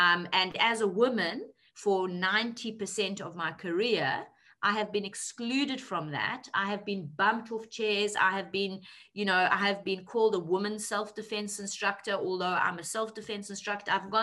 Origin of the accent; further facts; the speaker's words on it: South Africa; I grew up in South Africa, I understand discrimination, I grew up in patriarchy.